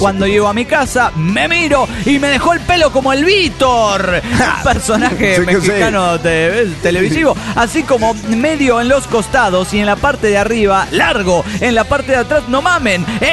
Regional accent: La Plata, Buenos Aires Province, Argentina; Soy el mítico de La Plata, Argentina.

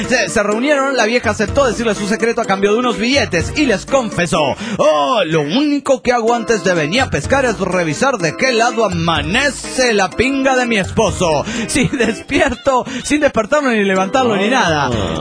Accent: Los Cabos, Baja California Sur, Mexico; de Los Cabos, Baja California Sur.

